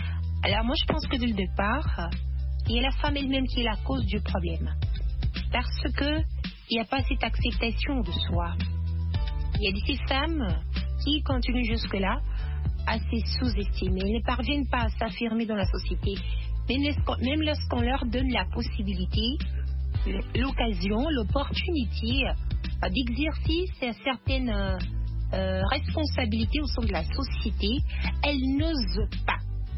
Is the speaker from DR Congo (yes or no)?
yes; DR Congo; ici chez nous, en RDC